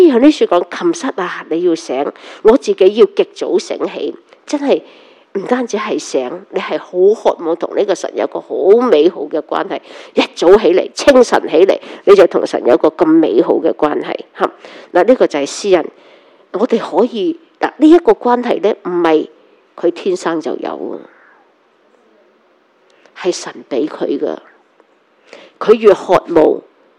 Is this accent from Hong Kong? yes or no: yes; Hong Kong; 如果在我们香港，我们中国人几点是黎明啊？